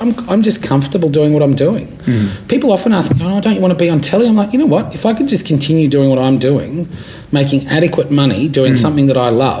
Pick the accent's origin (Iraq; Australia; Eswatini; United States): Australia; Brisbane, Queensland; So, yeah, I'm from Brisbane.